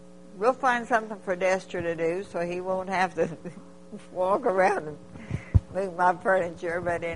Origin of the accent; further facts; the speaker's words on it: California, United States; But because I'm from California